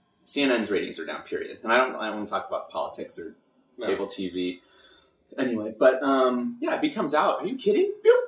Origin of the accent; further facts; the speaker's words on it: Orange, United States; we grew up in Orange